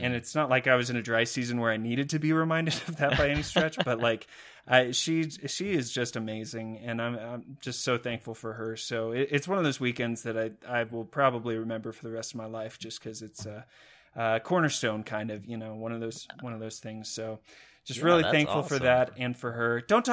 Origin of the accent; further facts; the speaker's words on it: Texas, United States; I'm from Texas originally, and down there is just miserable.